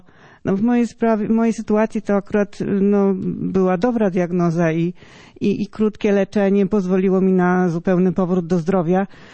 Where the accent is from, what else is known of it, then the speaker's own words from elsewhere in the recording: Subcarpathian Voivodeship, Poland; ja jestem akurat spod Przemyśla